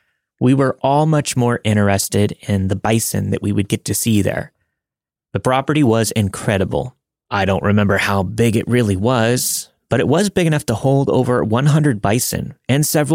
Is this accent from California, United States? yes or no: yes; California, United States; moved away; Anyways, in 2016, I left my hometown in California to work on a ranch in Montana.